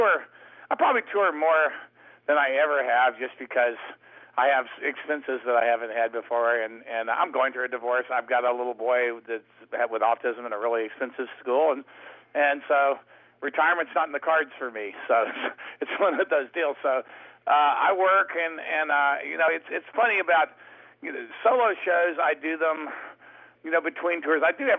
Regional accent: Texas, United States; But the blues is a fairly serious thing where I come from. I come from Texas

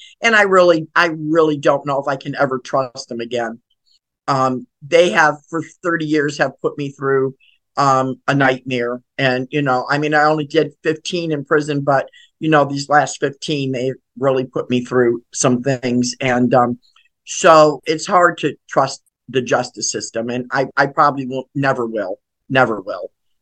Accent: Lorain, Ohio, United States; I am from Lorain, Ohio.

